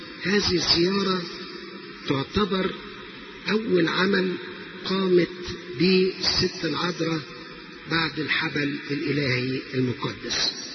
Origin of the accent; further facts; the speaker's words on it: Egypt; بلادنا مصر